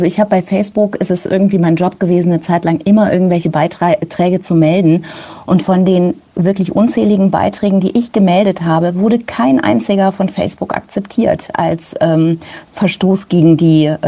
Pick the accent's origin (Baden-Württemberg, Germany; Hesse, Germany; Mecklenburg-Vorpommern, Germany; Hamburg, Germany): Hesse, Germany; Bad Hersfeld; ich komme aus der Stadt Bad Hersfeld